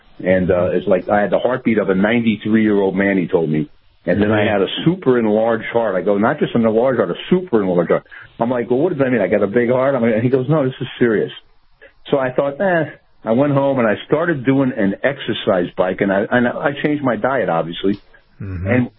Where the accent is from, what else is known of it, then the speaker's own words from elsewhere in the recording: Allentown, Pennsylvania, United States; I worked in Allentown. I grew up in Allentown, and I worked in a steel mill.